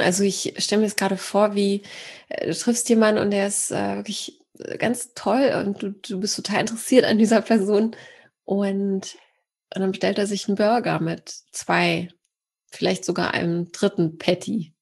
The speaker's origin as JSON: {"language": "German", "country": "Poland", "lives_now": "Germany", "said": "Wir kommen auch aus Polen, also eine Familie"}